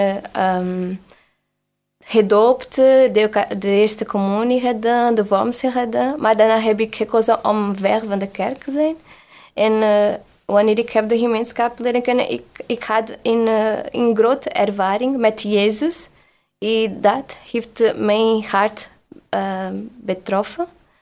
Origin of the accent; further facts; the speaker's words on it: Vilacha, Portugal; Dutch is a second language; also born or lived in Brazil; En ik ben van Portugal in Vilacha.